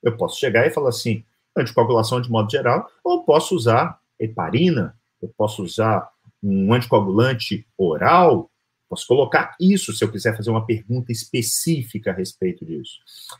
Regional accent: Espírito Santo, Brazil; Passei minha infância inteira no Espírito Santo

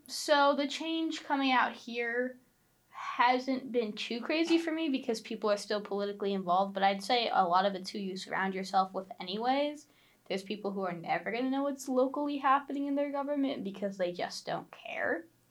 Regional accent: New York City, New York, United States; I grew up in New York City. I grew up in a very blue area.

